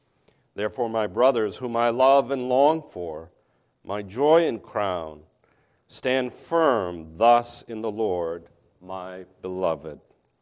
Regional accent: Lenox, Massachusetts, United States; But I grew up in Lenox, Massachusetts, which kind of makes me, you know, like that.

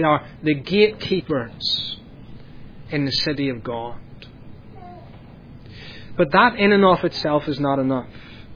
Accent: Northern Ireland, United Kingdom; Growing up in Northern Ireland in the midst of conflict, I remember as a child going into Belfast shopping with my mother.

